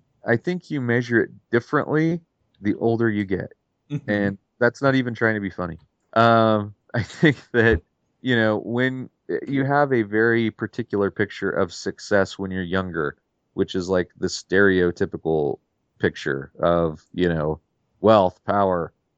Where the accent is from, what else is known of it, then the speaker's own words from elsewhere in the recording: Terre Haute, Indiana, United States; You know, I grew up in Terre Haute, Indiana. It's not an overly huge place.